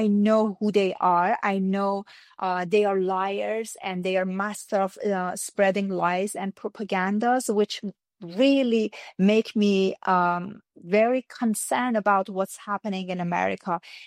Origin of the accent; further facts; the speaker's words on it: United States; I am an American.